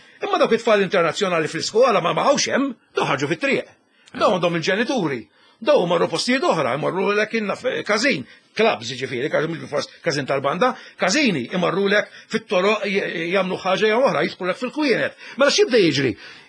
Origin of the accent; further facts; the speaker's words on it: Ħamrun, Southern Harbour, Malta; now in Mosta, Malta; jiena noqgħod il-mosta jiena proprju minn Ħamrun. Noqgħod il-mosta mara jien diġà konsidrat barrani fil-mosta